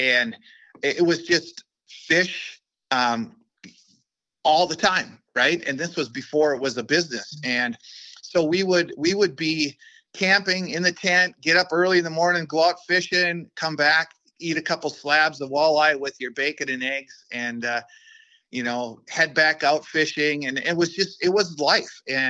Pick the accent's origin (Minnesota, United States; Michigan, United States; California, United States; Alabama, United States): Minnesota, United States; International Falls; also born or lived in Fort Frances; So born and raised in International Falls, I was actually born in Fort Francis, just across the bridge where there wasn't really a border.